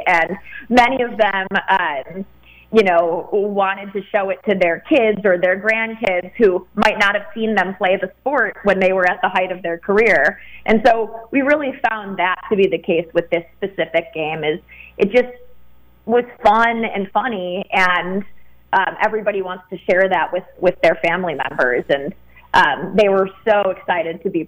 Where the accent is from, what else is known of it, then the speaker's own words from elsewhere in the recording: Chicago, Illinois, United States; But it was interesting because I grew up in Chicago, and that was the 90s were, the best time to grow up in Chicago.